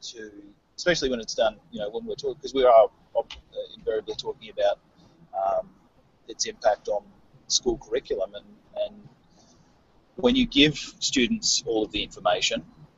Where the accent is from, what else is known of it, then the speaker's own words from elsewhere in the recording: Queensland, Australia; they exist in my home state of Queensland